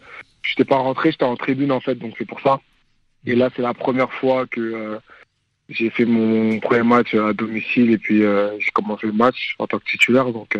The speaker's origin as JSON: {"language": "French", "country": "France", "tie": "born or raised there", "said": "c'est le pays de mes parents, même si c'est vrai que j'aime la France, j'ai grandi en France."}